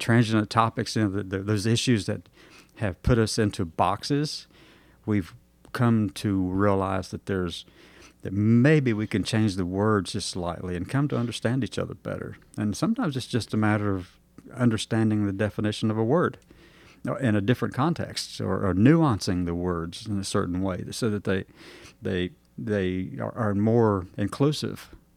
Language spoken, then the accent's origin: English; Alabama, United States; I'm from Alabama.